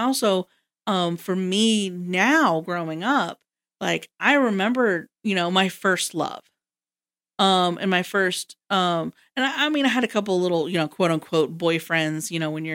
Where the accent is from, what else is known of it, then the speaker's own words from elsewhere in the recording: Georgia, United States; now in Missouri, United States; because I grew up in Georgia. Now, I did not grow up. I was in a suburb, not a, you know, a little town